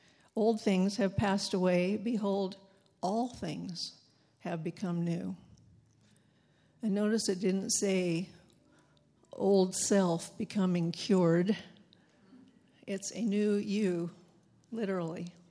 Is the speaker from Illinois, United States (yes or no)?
no; Ohio, United States; I was born and raised in Ohio in a farming community to a farming family, the first of four children, two girls and two boys. We lived on a dairy farm